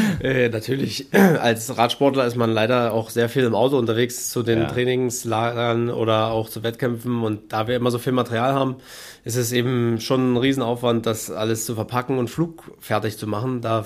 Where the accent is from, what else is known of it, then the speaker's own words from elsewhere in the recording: Berlin, Germany; Also ich bin damals in Berlin aufgewachsen und dort war Fahrradfahren so ein bisschen Freiheit.